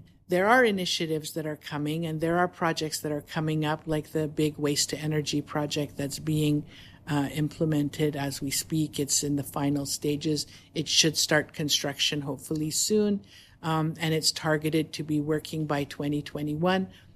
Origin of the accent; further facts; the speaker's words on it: Toronto, Ontario, Canada; moved away as an adult; now in Dubai, United Arab Emirates; I come from Canada. We lived in Toronto.